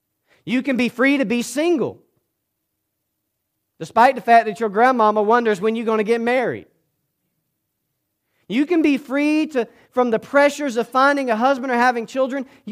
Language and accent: English; Georgia, United States; I stink at grammar. I'm from South Georgia. There's only so much I can do.